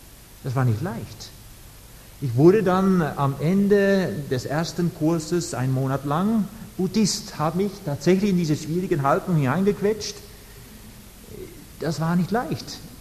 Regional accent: Netherlands; German is a second language; Ich bin natürlich als Holländer nicht von Anfang an Buddhist gewesen.

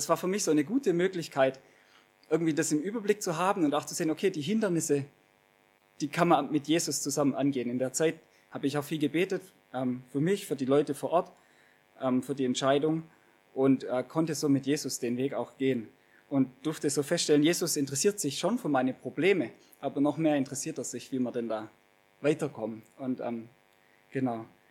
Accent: Laichingen, Baden-Württemberg, Germany; Ich komme ganz aus der Nähe von hier, Laichingen, also so Richtung, wenn man die Autobahn Richtung Ulm fährt, da dann in der Nähe.

